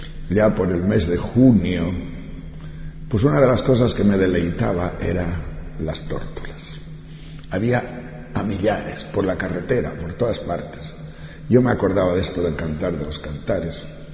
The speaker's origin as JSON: {"language": "Spanish", "region": "Castile and León", "country": "Spain", "said": "yo soy de un pueblo de León, como os he dicho, de la montaña. En mi pueblo, por el mes de julio, no hay cosecha ni de trigo, ni de cebada, ni de centeno."}